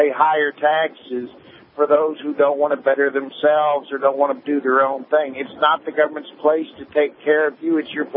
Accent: Appalachia, United States; I like that. I'm Appalachian American.

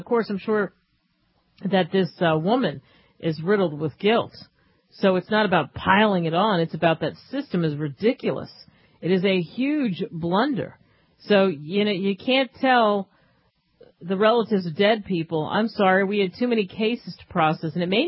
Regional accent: East Coast, United States; And I grew up in the East Coast where they don't have guns in the sense that you're not carrying a gun in Philadelphia or New Jersey or New York.

